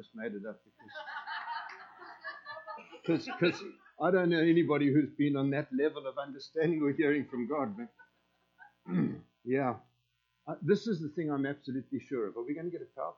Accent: South Africa; We're from South Africa. Those of you who don't know us, we live in Port Elizabeth, southernmost city of Africa, in fact.

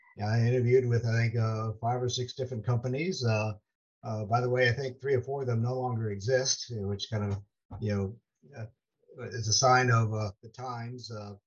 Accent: Illinois, United States; Well, growing up in Illinois, I was lucky that when I went to the local college, it was the University of Illinois in Urbana-Champaign

